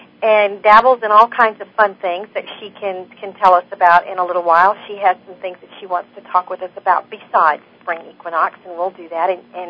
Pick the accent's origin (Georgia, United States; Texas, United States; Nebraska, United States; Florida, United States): Texas, United States; Plus, we're from Texas, so verde is green around here.